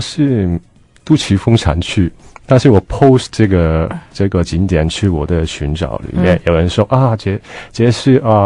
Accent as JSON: {"language": "Chinese", "town": "Wong Tai Sin", "country": "Hong Kong", "tie": "born or raised there", "said": "不过黄大仙是很小的时候住在那里"}